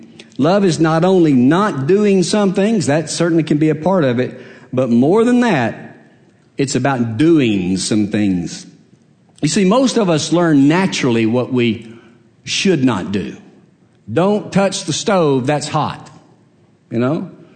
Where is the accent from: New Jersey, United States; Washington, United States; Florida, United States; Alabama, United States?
Alabama, United States; Hueytown; I was raised in Ueytown, which is almost adjacent to Bessemer.